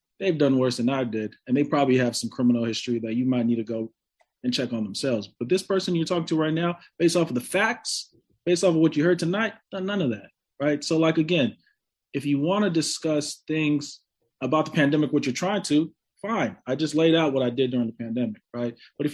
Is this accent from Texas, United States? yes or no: no; San Francisco, California, United States; I grew up in the city, in the projects, right? I grew up in Hunters Point, Southeast Projects.